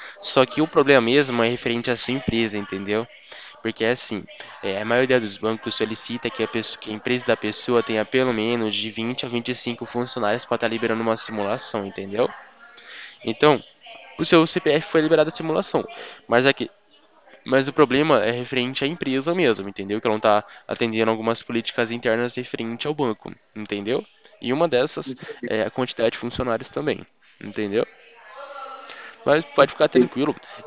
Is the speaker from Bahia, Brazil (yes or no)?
no; Americana, São Paulo, Brazil; eu sou de Americana, São Paulo